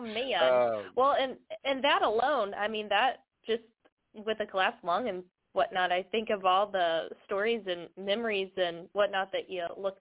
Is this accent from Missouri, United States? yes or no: yes; Missouri, United States; since I am from Missouri, and I travel back and forth to Tennessee.